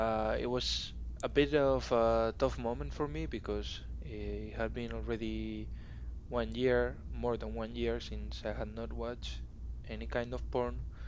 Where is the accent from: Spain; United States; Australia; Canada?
Spain; Madrid, Community of Madrid; English is a second language; I am from Madrid in Spain. I am a 21-year-old guy